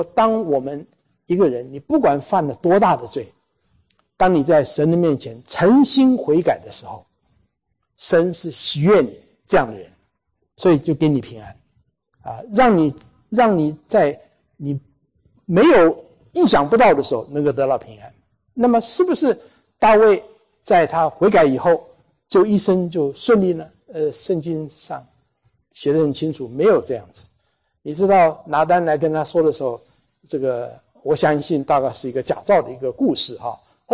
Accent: Taiwan; 我是台湾来的，这里台湾来的人大概不多哈

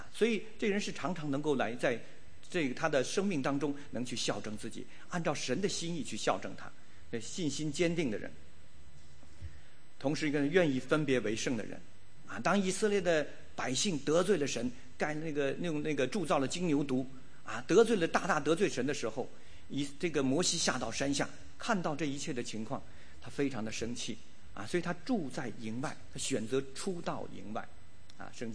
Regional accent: China; 我们大部分弟兄姐妹，我们来自中国大陆，我们从小学到的都是什么无神论

